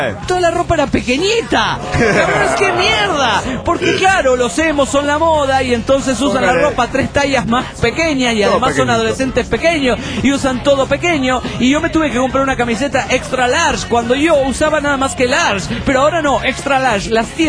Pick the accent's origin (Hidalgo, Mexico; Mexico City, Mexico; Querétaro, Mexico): Mexico City, Mexico; now in Tijuana, Mexico; Yo soy del DF.